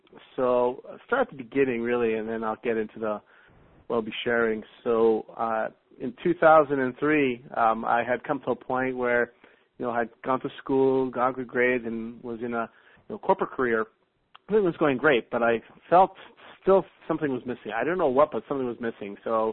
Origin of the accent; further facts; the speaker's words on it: Toronto, Ontario, Canada; I'm here from Toronto, Ontario.